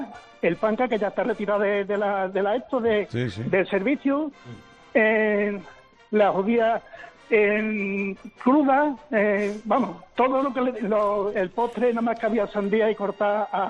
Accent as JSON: {"language": "Spanish", "town": "Badajoz", "region": "Extremadura", "country": "Spain", "said": "Y soy de Badajoz, salimos de Badajoz a las 6 de la mañana, llegamos a Tenerife"}